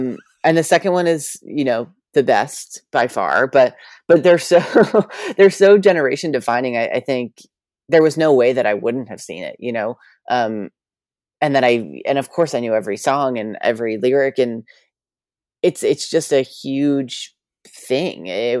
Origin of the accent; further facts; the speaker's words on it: New York, United States; because I grew up in New York and I've always wanted to do theater.